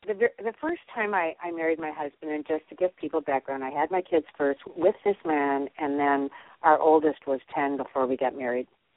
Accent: Minnesota, United States; now in Ann Arbor, United States; I'm from Minnesota, but I'm out in Ann Arbor, Michigan, and I've got three little boys.

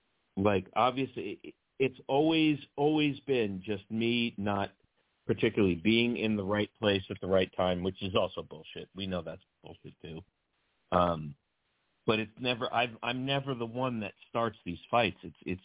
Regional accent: Mount Vernon, New York, United States; So we grew up in a rough area. We grew up in Mount Vernon

